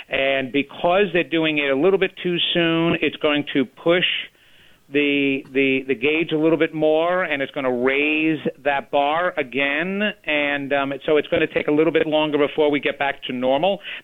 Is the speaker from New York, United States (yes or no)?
yes; Levittown, New York, United States; also born or lived in Queens; I was born in Maspeth, Queens, but I grew up on Long Island in Levittown, which is right next to Bethpage.